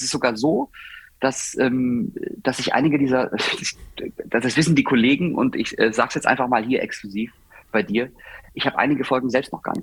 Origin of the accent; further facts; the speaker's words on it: Baden-Württemberg, Germany; Ich bin Badener